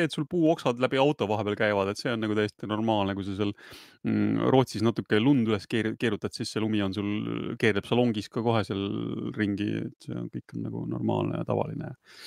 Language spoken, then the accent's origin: Estonian; Tartu, Tartu County, Estonia; üks katsega näiteks minu kodulinnast Tartust